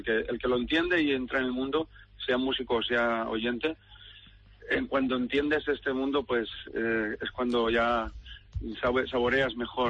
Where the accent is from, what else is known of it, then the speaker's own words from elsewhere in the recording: Valencia, Valencian Community, Spain; Yo vengo de Valencia y hay más de 1.500 personas enganchadas al baile.